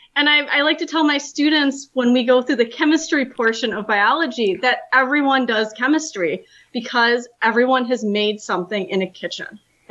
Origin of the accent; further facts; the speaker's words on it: West Chicago, Illinois, United States; but I grew up in West Chicago, Illinois, and I went to College of DuPage for biology, and that's where my dad taught.